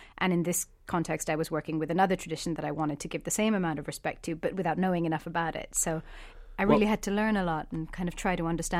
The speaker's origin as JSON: {"language": "English", "country": "India", "tie": "born or raised there", "said": "when I was growing up in India"}